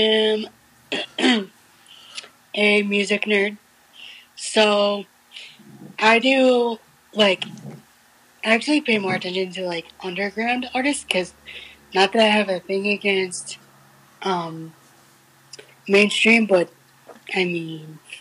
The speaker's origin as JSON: {"language": "English", "region": "Midwest", "country": "United States", "said": "I'm from the Midwest, but I live in California now."}